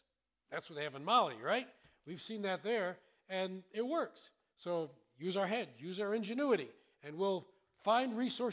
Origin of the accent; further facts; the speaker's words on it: New York City, New York, United States; born there; I was born in New York City, but I'm glad I didn't grow up there.